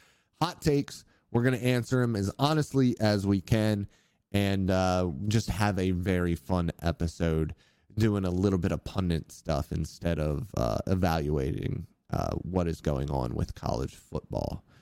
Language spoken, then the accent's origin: English; Pennsylvania, United States; I'm actually originally from Pennsylvania.